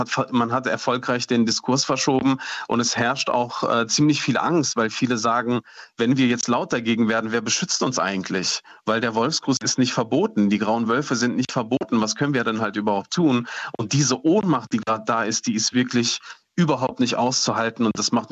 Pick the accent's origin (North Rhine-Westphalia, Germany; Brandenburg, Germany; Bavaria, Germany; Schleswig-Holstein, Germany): North Rhine-Westphalia, Germany; Duisburg; Ich bin selbst in Marxloh aufgewachsen